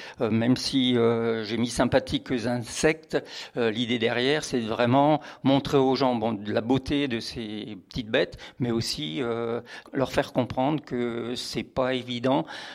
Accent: Grand Est, France; j'ai commencé à 14 ans à courir les champs dans ma région d'origine, l'Alsace, après les lièvres, les chevreuils et autres cigognes.

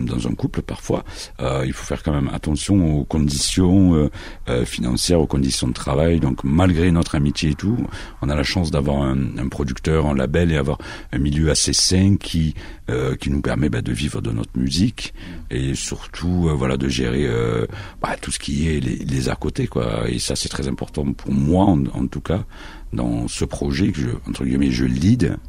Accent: Marseille, Provence-Alpes-Côte d'Azur, France; born there; Moi, je suis un fils d'immigré, je suis né à Marseille, mais je suis un fils d'immigré maghrébin

